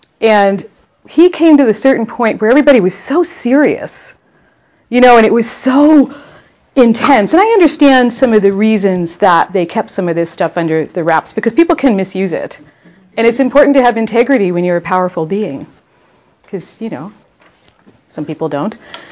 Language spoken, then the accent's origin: English; Oakland, California, United States; also born or lived in Berkeley; I grew up in Oakland and Berkeley too, so I actually grew up just a few blocks from where Lewis started the clairvoyant training